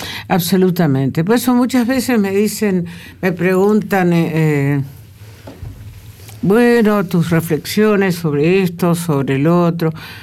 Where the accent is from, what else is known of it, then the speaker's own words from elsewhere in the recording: Villaguay, Entre Ríos, Argentina; se van a vivir a mi pueblo, Villaguay.